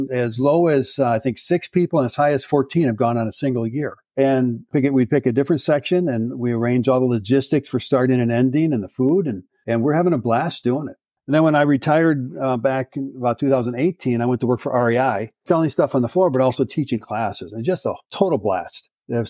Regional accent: Wisconsin, United States; But no, because I grew up in Wisconsin. We did all of our camping and stuff down near the border with Illinois. That's where I grew up.

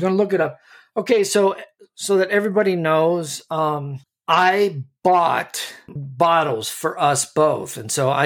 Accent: Colorado, United States; I'm from Colorado, and I just gained a whole bunch more respect for Texas.

